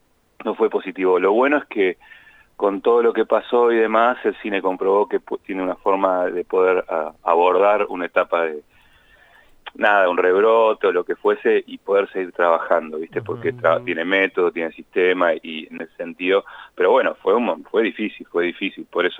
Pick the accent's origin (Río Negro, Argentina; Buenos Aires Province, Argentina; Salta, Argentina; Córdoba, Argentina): Buenos Aires Province, Argentina; La Plata; Yo soy de La Plata, yo nací acá, me crié acá y vivo acá.